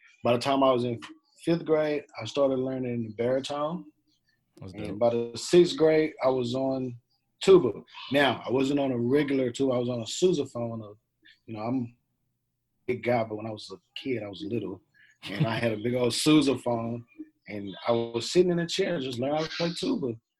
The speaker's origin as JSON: {"language": "English", "town": "Dallas", "region": "Texas", "country": "United States", "said": "I'm from Dallas, Texas. I started at John Neely Bryan Elementary School."}